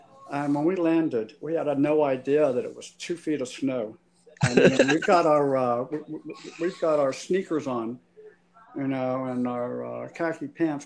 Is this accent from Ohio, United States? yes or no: no; Louisiana, United States; You know, I'm from Louisiana.